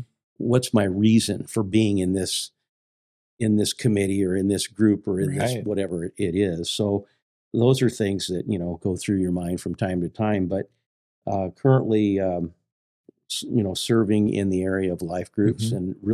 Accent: Iowa, United States; also born or lived in Colorado; now in Lincoln, United States; We're both originally from Western Iowa. Spent a few years in Colorado, came to Lincoln back in 93, and we've been at Messiah the whole time.

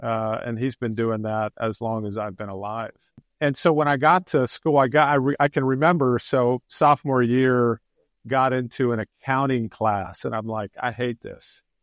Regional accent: Mission Viejo, California, United States; So grew up in Mission Viejo, California. My parents actually had moved from Pittsburgh and Buffalo, wanted to find their way out of the snow.

